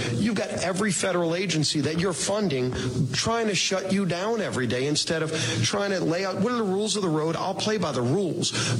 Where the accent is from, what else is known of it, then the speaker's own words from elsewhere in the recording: Louisiana, United States; People in Montana, I'm from Louisiana.